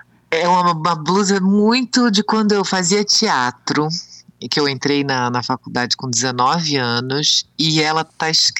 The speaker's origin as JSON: {"language": "Portuguese", "region": "Rio de Janeiro", "country": "Brazil", "said": "Não, é porque eu também sou do Rio."}